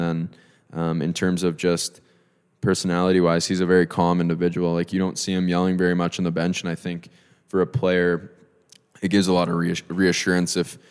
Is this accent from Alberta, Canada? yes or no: yes; Calgary, Alberta, Canada; I'm from Calgary